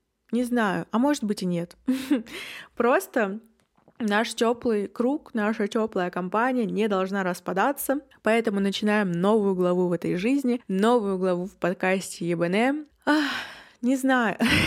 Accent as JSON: {"language": "Russian", "town": "Yekaterinburg", "region": "Sverdlovsk Oblast", "country": "Russia", "said": "мне 22, я из Екатеринбурга"}